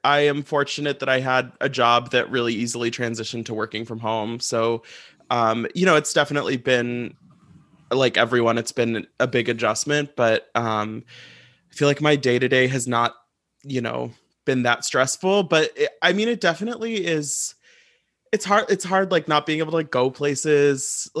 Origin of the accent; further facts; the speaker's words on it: St. Louis, Missouri, United States; It actually is funny because I remember growing up in St. Louis, Jim Edmonds was a huge deal.